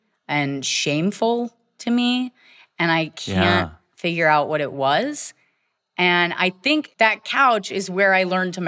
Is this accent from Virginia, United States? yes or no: yes; Virginia, United States; I did. I grew up in Virginia. Yeah.